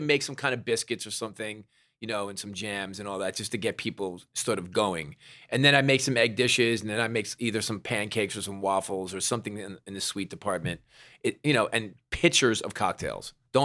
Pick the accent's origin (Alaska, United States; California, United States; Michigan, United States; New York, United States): New York, United States; I'm totally rooting for the Mets. I mean, I'm a New Yorker. It's great for the city.